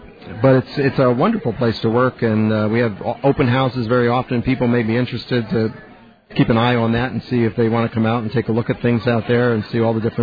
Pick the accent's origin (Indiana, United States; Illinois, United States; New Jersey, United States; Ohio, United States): New Jersey, United States; Well, I grew up in New Jersey in the suburbs. It wasn't from a farming background at all.